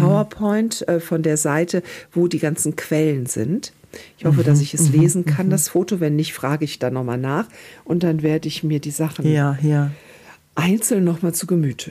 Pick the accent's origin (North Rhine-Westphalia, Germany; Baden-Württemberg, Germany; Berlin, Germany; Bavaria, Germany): North Rhine-Westphalia, Germany; Aus der Lameng, sagt man hier bei uns im Rheinland.